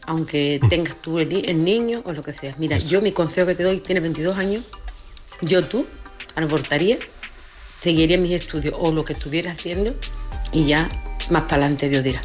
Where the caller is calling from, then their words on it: Lebrija, Andalusia, Spain; soy de Lebrija. Estoy llamando desde Lebrija.